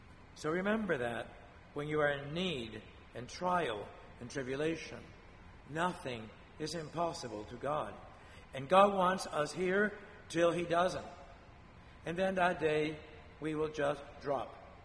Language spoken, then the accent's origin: English; Spain; And please pray for my home country of Spain.